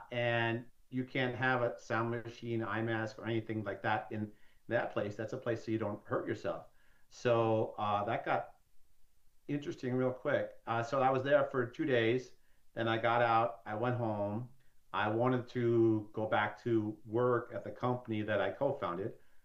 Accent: New York, United States; now in Atlanta, United States; So I'm from New York, but I live in Atlanta, been here for about 30 years.

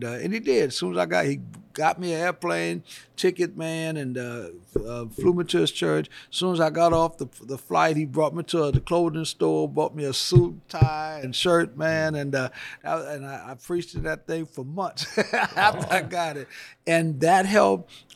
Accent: New Orleans, Louisiana, United States; I know I'm born and raised in New Orleans. I know we like jazz funerals, but I'm no mood for a funeral.

